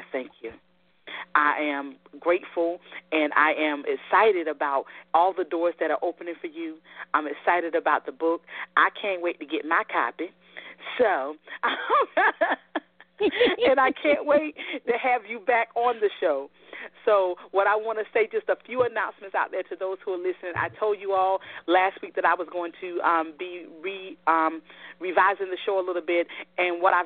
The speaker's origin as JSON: {"language": "English", "town": "Tabor City", "region": "North Carolina", "country": "United States", "tie": "born or raised there", "said": "And not only in these areas, Loris area, my hometown area, Tabor City, I want to do some community things out there and let people know that, you know what, good things are happening in the small town of Tabor City."}